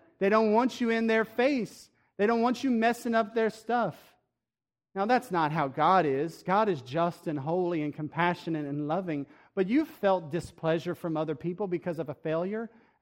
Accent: Breaux Bridge, Louisiana, United States; Raise your hand if you're from a small town. All right? I'm from Bro Bridge, so I get this.

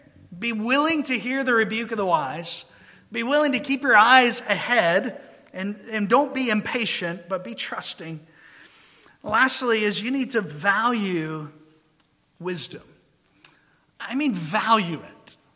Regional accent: Georgia, United States; I grew up in Georgia, small town.

